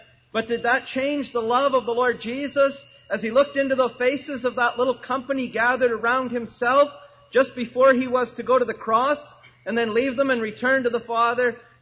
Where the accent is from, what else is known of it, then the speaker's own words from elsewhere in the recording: Smiths Falls, Ontario, Canada; If somebody looks on in Smiths Falls, my hometown, and they look at believers in Smiths Falls